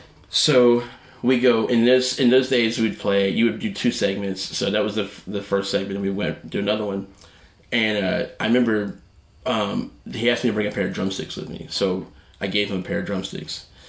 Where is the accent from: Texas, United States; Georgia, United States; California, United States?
Georgia, United States; Athens; I'm from Georgia, from Athens.